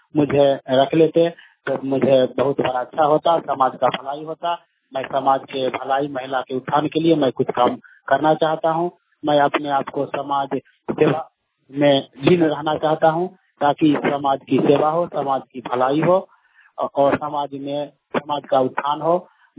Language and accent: Hindi; Chakbagin, Bihar, India; ग्राम पार post चकबागिन थाना दर्शिंगसराय जिला समस्तीपुर का निवासी हूँ।